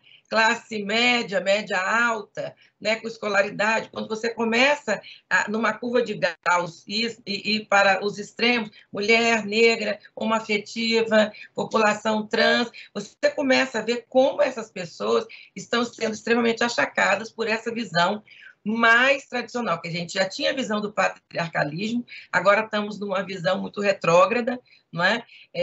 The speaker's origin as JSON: {"language": "Portuguese", "town": "Vitória", "region": "Espírito Santo", "country": "Brazil", "lives_now": "Rio de Janeiro, Brazil", "said": "eu tenho um pé no Espírito Santo e um no Rio. Eu sou capixaba, sou de Vitória."}